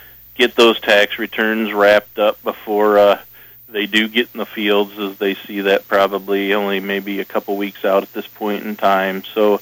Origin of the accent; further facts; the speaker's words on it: Hampton, United States; just having a local boy, Josh Kniffel there from Hampton, my hometown